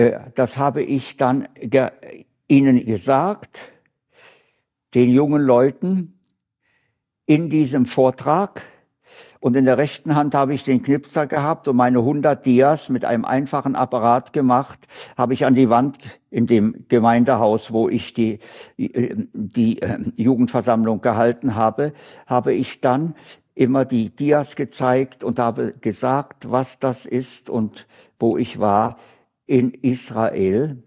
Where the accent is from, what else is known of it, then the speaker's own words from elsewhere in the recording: Berlin, Germany; Nach einigen Jahren in Köln bei der Post wurde ich gebeten, in meine Heimatstadt Berlin mich doch versetzen zu lassen